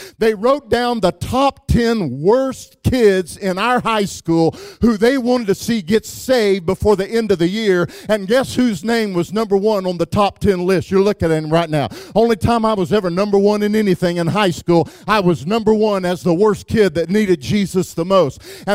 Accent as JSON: {"language": "English", "town": "Wichita Falls", "region": "Texas", "country": "United States", "tie": "born or raised there", "said": "I mean, I grew up in Wichita Falls, Texas. I mean, the only thing, we got a barbecue stand, a beer joint, and a Baptist church on every corner in Wichita Falls, Texas."}